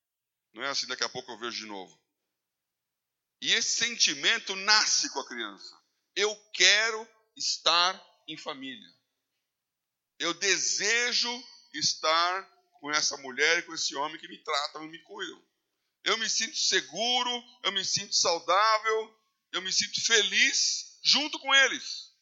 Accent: Brazil; Ela falou, de onde você é? Sou do Brasil.

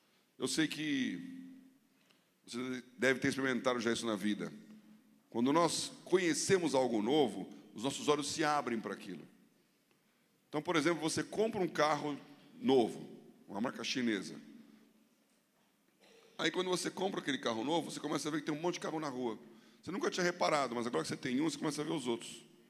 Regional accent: Brazil; Falei: eu sou do Brasil. Isso em inglês, né? Eu sou do Brasil.

